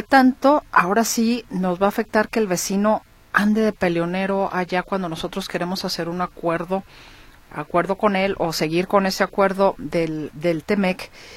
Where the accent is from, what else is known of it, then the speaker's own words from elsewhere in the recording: Mexico; Me refiero a que, a México, por supuesto, somos vecinos de Estados Unidos que está involucrado justamente en ese conflicto.